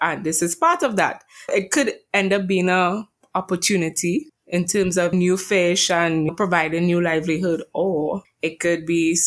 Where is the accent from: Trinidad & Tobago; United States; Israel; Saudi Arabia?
Trinidad & Tobago; I am from the Caribbean, Trinidad and Tobago, and I think Guatemala has more storms and more hurricanes than Trinidad.